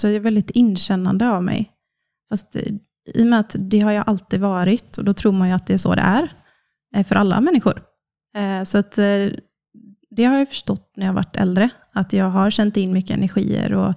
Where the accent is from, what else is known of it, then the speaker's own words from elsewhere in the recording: Kungsbacka, Halland County, Sweden; Jag är snart 30 från Kungsbacka. Så ligger strax söder om Göteborg. Uppvuxen på en bondgård. Med mamma, pappa och 2 syskon.